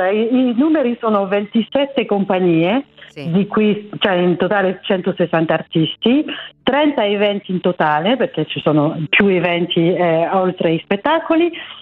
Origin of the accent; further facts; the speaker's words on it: France; Italian is a second language; io sono francese